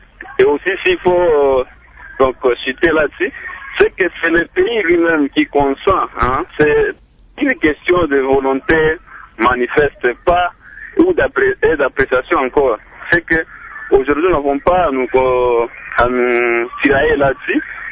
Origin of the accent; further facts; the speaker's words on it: DR Congo; chez nous, en République démocratique du Congo